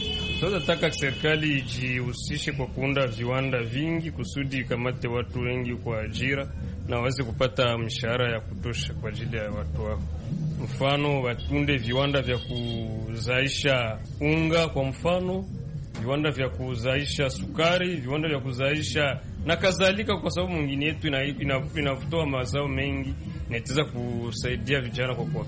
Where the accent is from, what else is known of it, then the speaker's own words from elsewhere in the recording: Kamanyola, South Kivu, DR Congo; natokea Kamanyola.